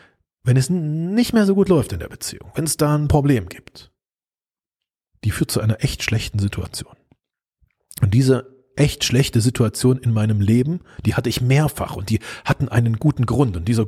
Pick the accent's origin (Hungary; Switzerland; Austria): Hungary; Budapest; also born or lived in Germany; Und vielleicht weißt du, dass ich halb Ungar bin. Ja, ich bin in Budapest aufgewachsen. Also ich bin halb Ungarisch und halb Deutsch.